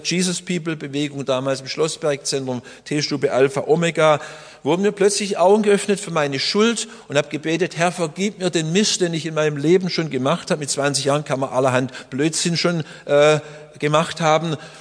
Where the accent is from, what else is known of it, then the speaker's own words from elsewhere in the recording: Öschelbronn, Baden-Württemberg, Germany; Als ich Kind war, bin ich ja hier in Öschelbrunn aufgewachsen.